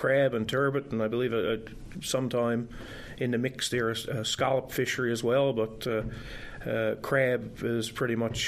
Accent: Bairnead, Ireland; But usually anybody asks me where I'm from, I say Portagrave. Born in 1972 and grew up in Bairnead, Portagrave.

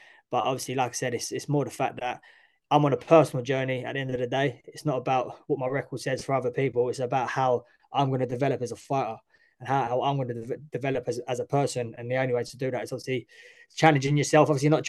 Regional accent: London, United Kingdom; now in Essex, United Kingdom; Yeah, so originally I'm from East London, born and raised in East London when I was younger. My family sort of all East London, all from around Mile End, Stepney, Poplar, all around that way. Moved out into Essex about 16 years ago

